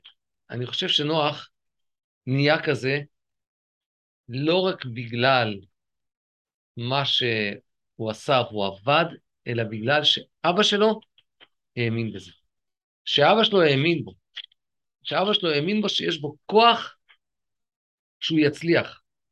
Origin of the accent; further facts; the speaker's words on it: Tel Aviv, Tel Aviv District, Israel; לא, אני תל אביב, גורדון פינה דיזינגוף, שם גדלתי.